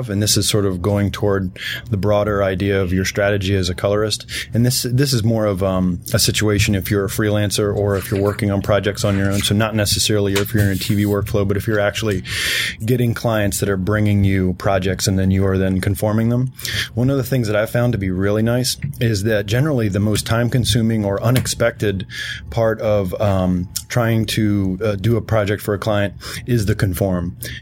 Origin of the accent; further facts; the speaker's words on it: Los Angeles, California, United States; I'm a colorist from Los Angeles.